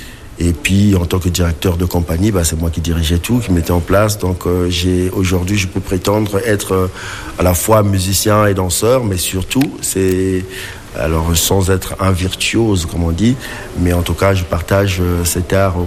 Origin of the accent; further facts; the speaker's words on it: Normandy, France; je viens du monde du spectacle, donc je viens de Normandie d'ailleurs